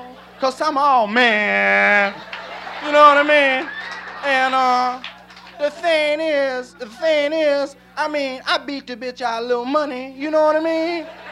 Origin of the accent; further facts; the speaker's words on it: Peoria, Illinois, United States; In Peoria, that's where I'm from. I'm from Peoria, Illinois.